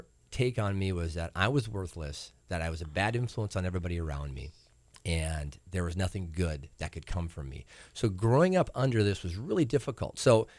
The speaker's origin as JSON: {"language": "English", "town": "St. Peter", "region": "Minnesota", "country": "United States", "tie": "born or raised there", "said": "I grew up in St. Peter, Minnesota, little farm-type town in southern Minnesota."}